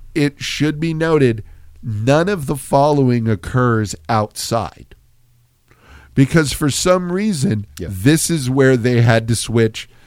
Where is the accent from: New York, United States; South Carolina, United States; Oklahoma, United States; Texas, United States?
Texas, United States; San Antonio; Dude, I grew up in San Antonio, and I have had to exit in front of Central Park Mall.